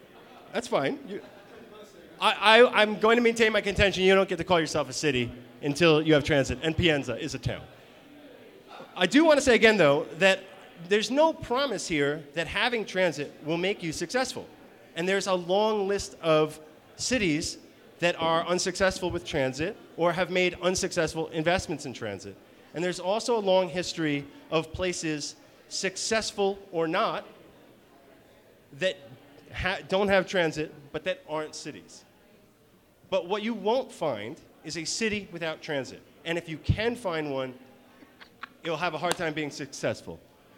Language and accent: English; New York, United States; And you might associate me with the fact that I'm from New York, and so I use transit